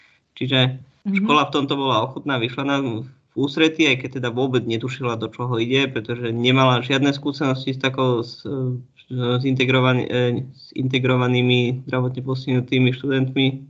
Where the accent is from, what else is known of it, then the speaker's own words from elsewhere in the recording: Trnava, Trnava Region, Slovakia; now in Bratislava, Slovakia; Pochádzam z Trnavy, rodil som sa tam, aj som tam vyrastal. Momentálne žijem v Bratislave, som sa presťahoval kvôli práci. Mám 30 rokov.